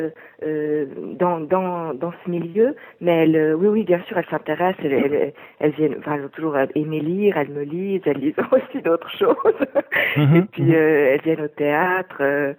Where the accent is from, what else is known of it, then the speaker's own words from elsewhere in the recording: Montreux, Vaud, Switzerland; now in Lausanne, Switzerland; Non, je viens plutôt de la région de Montreux. Je suis née à Vevey, j'ai grandi à Clarens, sur la commune de Montreux, entre Vevey et Montreux.